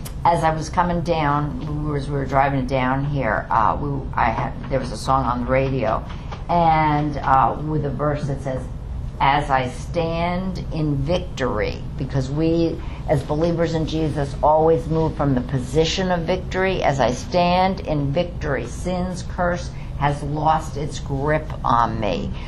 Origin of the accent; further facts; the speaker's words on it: Bronx, New York, United States; This is hard for me to say, and this might be because I'm from the Bronx.